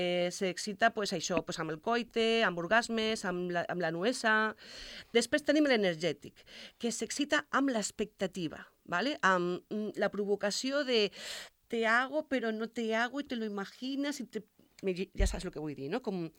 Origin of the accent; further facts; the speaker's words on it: Reus, Catalonia, Spain; jo soc de Reus i anava a Barcelona cada setmana a la classe de tantra.